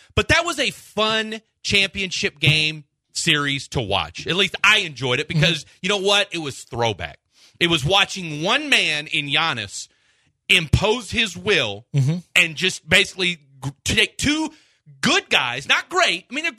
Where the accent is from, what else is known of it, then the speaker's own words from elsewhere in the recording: Midwest, United States; Listen, I'm a Kansas – I'm from the Midwest.